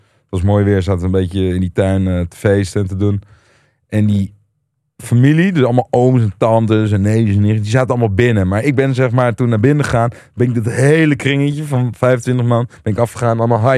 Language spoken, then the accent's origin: Dutch; Denmark; ik kom uit Denemarken, wij doen er altijd 11